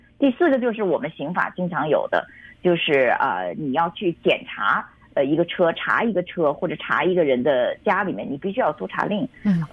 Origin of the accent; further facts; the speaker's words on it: China; 对啊，我是来自中国大陆的，所以我们从小呢是要向国旗敬礼的